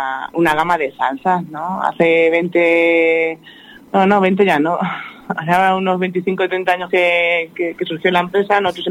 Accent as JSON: {"language": "Spanish", "country": "Spain", "said": "Y posiblemente olemos a ajo en general los españole"}